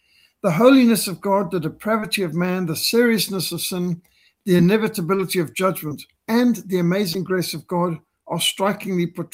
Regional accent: Zimbabwe; accent: Rhodesian; now in South Africa; No, I was raised in Rhodesia. So my accent is actually more Rhodesian than South African, even though I've lived in South Africa so much of my life.

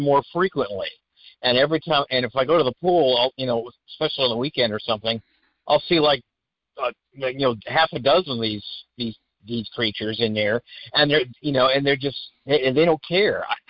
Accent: Indiana, United States; and I grew up in Indiana. I've got friends in Indiana

